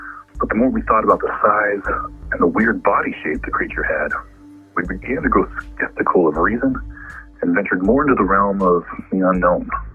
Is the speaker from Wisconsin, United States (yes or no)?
no; Los Angeles, California, United States; moved away as an adult; now in Reno, United States; we decided to drive down to the LA area where both of us grew up and where most of our families still reside